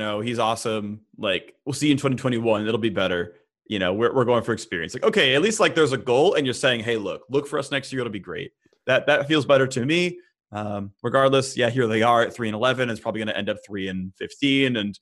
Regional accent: California, United States; Okay, I'm from the Bay. Just letting you know.

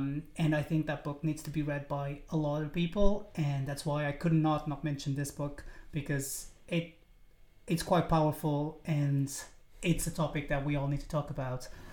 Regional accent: Portugal; And as you guys know, or some of you guys might know, I'm originally from Portugal. I mean, that's why we were in Lisbon.

